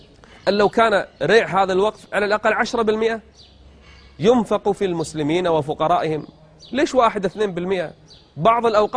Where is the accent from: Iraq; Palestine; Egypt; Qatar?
Qatar; عندنا في قطر نفس الشيء